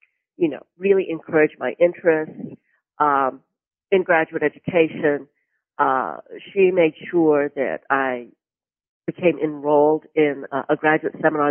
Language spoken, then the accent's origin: English; Florida, United States; And I grew up in Florida.